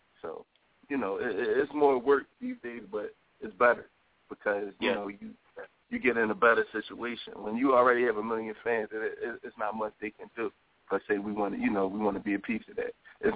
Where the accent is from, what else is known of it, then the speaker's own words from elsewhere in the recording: Philadelphia, Pennsylvania, United States; And I'm from Philadelphia. I'm from, you know, from the East Coast.